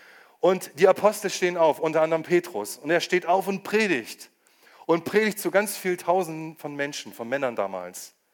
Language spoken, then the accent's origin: German; Lower Saxony, Germany; ich komme aus Niedersachsen